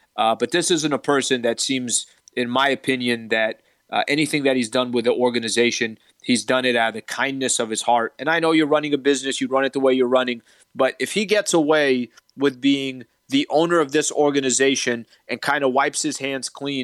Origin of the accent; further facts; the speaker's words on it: San Diego, California, United States; I grew up in San Diego, and I worked at a sports radio station out there, the Mighty 1090, for 5 years, and I was on the business side.